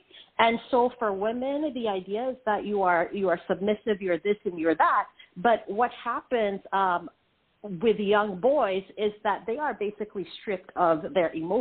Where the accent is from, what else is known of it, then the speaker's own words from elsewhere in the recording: Sierra Leone; moved away; growing up in Sierra Leone, like my dad was basically an amateur historian.